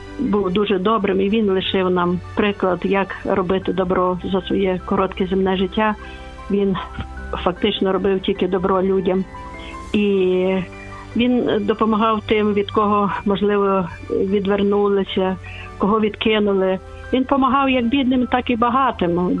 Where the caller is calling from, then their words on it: Lviv, Lviv Oblast, Ukraine; Я зі Львова